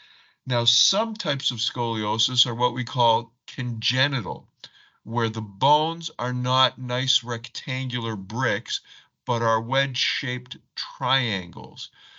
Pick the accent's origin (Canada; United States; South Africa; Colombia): Canada; Toronto, Ontario; So I grew up in Toronto, Canada. We lived in the downtown area